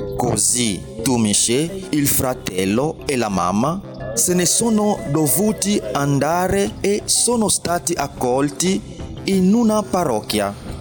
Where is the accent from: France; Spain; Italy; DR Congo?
DR Congo; now in Ibadan, Nigeria; Vengo dalla Repubblica Democratica del Congo e lavoro qui in Nigeria come missionario.